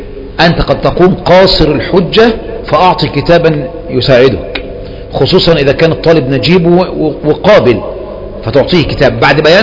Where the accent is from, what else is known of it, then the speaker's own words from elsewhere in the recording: Egypt; هؤلاء علماء نوابغ في بلدنا مصر